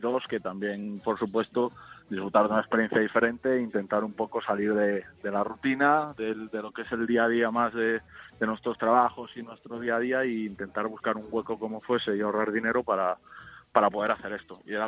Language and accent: Spanish; Galicia, Spain; soy gallego